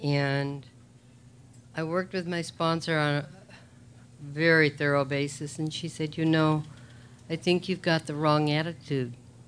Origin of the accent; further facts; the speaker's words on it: West Covina, California, United States; I'm a compulsive eater. I'm from West Covina, California.